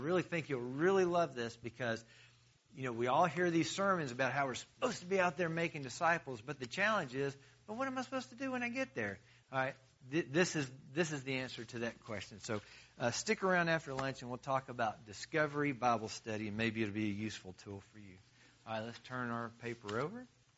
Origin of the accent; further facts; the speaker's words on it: the South, United States; Well, I'm from the South and everybody's kind of nice down there and probably goes to church somewhere, you know.